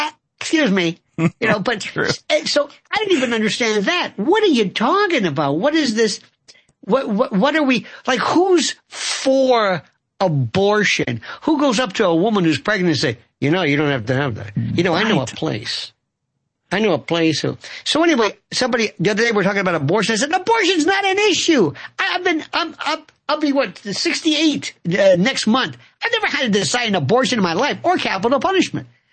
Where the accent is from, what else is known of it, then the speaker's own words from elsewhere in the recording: Florida, United States; Yesterday in my native Florida, I'm not from Florida, I'm from Florida. Because it's it's Hooterville. Don't let anybody kid you. It is hardcore redneck.